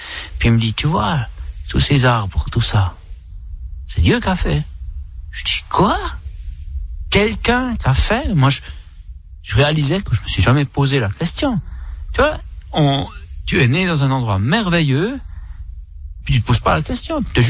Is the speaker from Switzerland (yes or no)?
yes; German-speaking Switzerland, Switzerland; born there; Ma maman est espagnole, et puis tout ça. Et puis, je suis né en Suisse allemande.